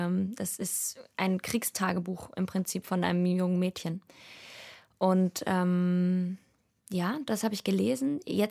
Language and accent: German; Vienna, Austria; ich komme ja aus Wien, aus Österreich